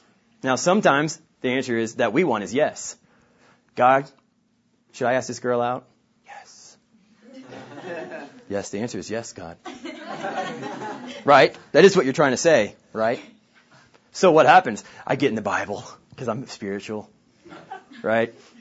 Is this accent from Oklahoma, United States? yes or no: yes; Oklahoma, United States; I'm from Oklahoma. I'm from southern Oklahoma, which just means guns are ingrained into my blood.